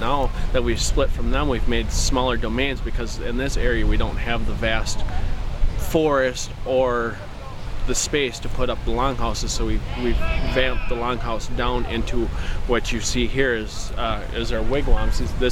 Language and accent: English; Coon Rapids, Minnesota, United States; I'm from Coon Rapids, Minnesota.